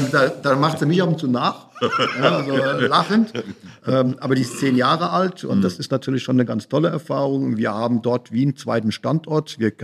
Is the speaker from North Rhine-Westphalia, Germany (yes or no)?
no; Mainz, Rhineland-Palatinate, Germany; born there; Und ich bin eben ja in Mainz geboren, vom Herzen Mainzer.